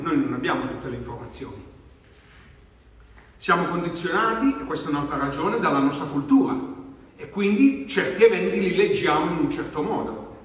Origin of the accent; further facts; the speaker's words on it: Southern Italy, Italy; moved away as an adult; E io sono cresciuto nel Meridione, sono stato nel Meridione fino ai 20 anni, e questa mentalità, ho visto tracce di questa mentalità nella cultura popolare.